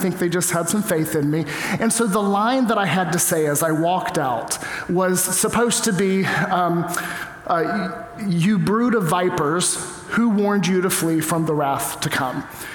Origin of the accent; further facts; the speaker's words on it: the South, United States; accent: Southern; And I was like, what cutesy Southern thing, my accent? And she's like, yes, it will stop. And I don't think I've spoken with a Southern accent since then.